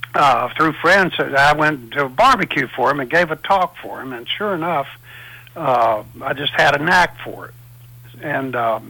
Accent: the South, United States; And as a Southerner, I was involved in the civil rights movement.

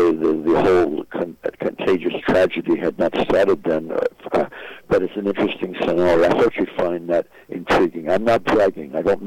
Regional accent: United States; I'm speaking as an American citizen who grew up and have studied history.

